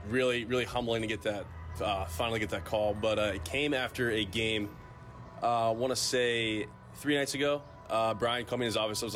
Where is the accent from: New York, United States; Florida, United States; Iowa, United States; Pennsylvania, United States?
Pennsylvania, United States; Pittsburgh; More of my speed, Midwest. I mean, I'm from Pittsburgh, so it's kind of like more of my scene